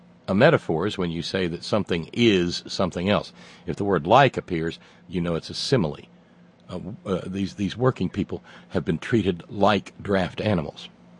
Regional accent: Alabama, United States; when I was a little bitty redneck boy, growing up in the Shoals area of Northwest Alabama

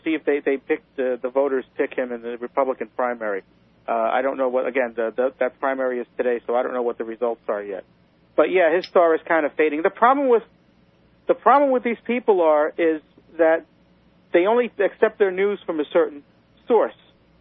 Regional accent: New York, United States; You know, like I was used to growing up in Brooklyn.

